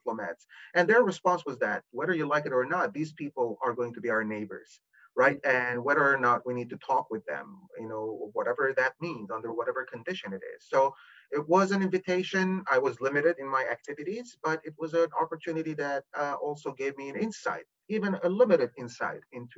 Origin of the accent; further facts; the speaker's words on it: Lebanon; moved away; also born or lived in Syria; I was born in Lebanon and I spent my childhood and I grew up between Lebanon and Syria during the Lebanese Civil War.